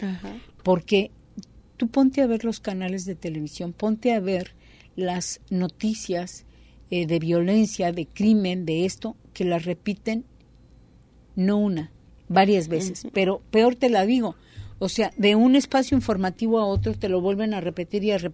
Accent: Mexico; como mexicanos, como seres humanos.

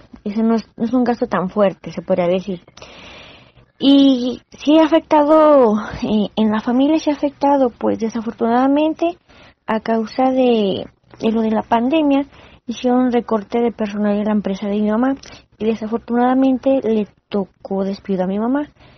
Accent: Guadalajara, Jalisco, Mexico; cuando estaba estudiando la universidad me encontraba en Vallarta. Cuando inició la pandemia, pues me tuve que regresar a Guadalajara, de donde soy

